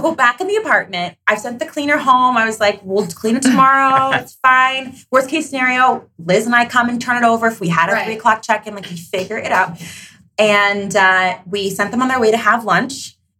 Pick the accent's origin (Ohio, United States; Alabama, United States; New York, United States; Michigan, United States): New York, United States; Number one, I'm like a New Yorker